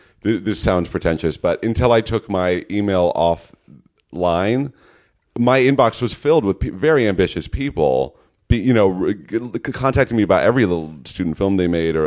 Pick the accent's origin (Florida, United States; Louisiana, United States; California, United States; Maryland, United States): California, United States; I'm from the Bay Area.